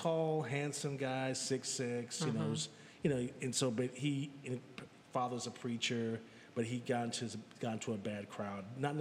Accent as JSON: {"language": "English", "town": "Chicago", "region": "Illinois", "country": "United States", "tie": "born or raised there", "lives_now": "Los Angeles, United States", "said": "So we moved around a lot in Chicago. And I grew up in Chicago proper."}